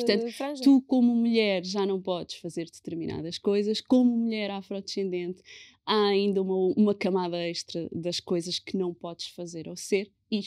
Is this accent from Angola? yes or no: no; Portugal; o meu instinto era rejeitar a minha identidade afrodescendente, porque cresci em Portugal